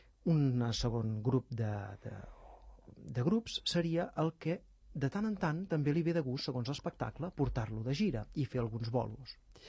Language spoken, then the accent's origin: Catalan; Terrassa, Catalonia, Spain; Sí, es va presentar a Terrassa. Soc terrassenc